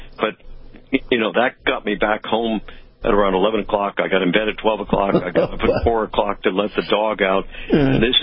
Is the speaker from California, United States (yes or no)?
yes; Hollywood, California, United States; But I grew up in Hollywood. My father starred in a movie in 1926